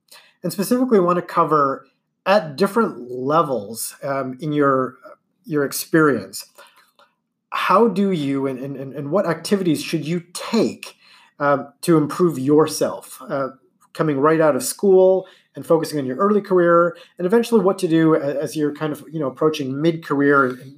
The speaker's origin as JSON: {"language": "English", "country": "India", "said": "it probably has more to do with the stereotypical trope that I'm Indian."}